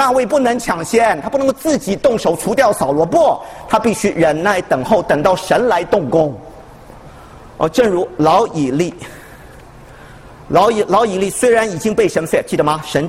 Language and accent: Chinese; China; 我们中国人俗话也说了，天将降大任于斯人也